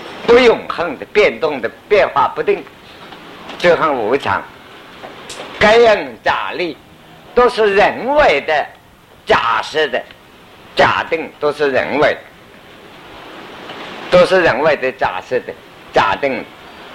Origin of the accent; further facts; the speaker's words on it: China; 我们中国人现在叫它手表